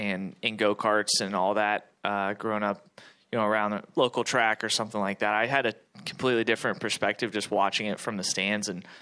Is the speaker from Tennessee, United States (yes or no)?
no; Charlotte, North Carolina, United States; growing up in Charlotte, and I went to this race every year for a long time